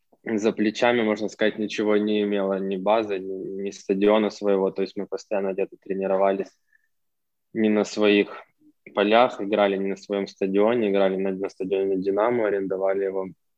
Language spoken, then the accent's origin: Russian; Kyiv, Ukraine; Не хотелось далеко уезжать от дома, потому что я сам из Киева.